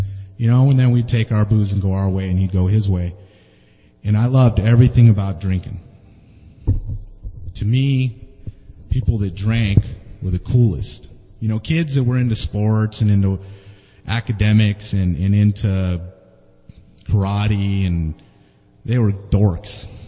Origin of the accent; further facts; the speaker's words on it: East Los Angeles, California, United States; born there; I was born in East Los Angeles to two alcoholics.